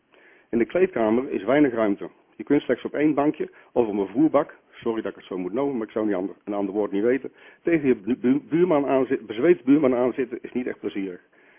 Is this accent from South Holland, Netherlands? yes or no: yes; Gorinchem, South Holland, Netherlands; now in Schelluinen, Netherlands; Ik ben geboren en getogen in Gorinchem.